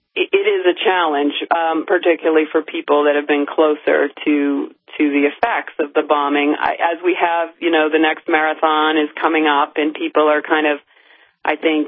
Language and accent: English; Massachusetts, United States; I grew up here near Boston